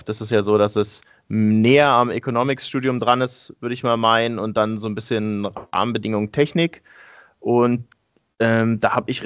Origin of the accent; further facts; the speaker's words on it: Berlin, Germany; also born or lived in Munich; wenigen letzten, die hier noch in Berlin sind. Zwischendurch auch mal ein paar Jahre in München gewesen. Aber ich habe auch an der TU Berlin studiert, bin hier geblieben.